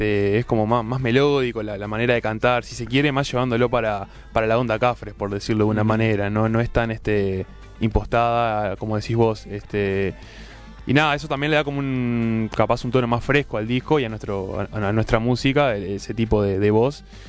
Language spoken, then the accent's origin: Spanish; Colonia del Sacramento, Colonia, Uruguay; Arranca en Colonia, somos todos de Colonia. Son todos de Colonia. Todo de Colonia de Sacramento.